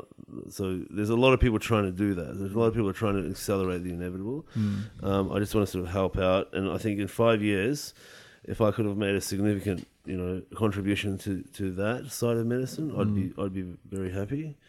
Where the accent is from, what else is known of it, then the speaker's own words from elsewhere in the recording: Iran; also born or lived in Vienna, Austria; I'm Iranian. You know, my parents are Iranian. I was born in Austria, in Vienna, but we went back to Iran just before the revolution occurred, and we had to escape because we were Baha'is, right?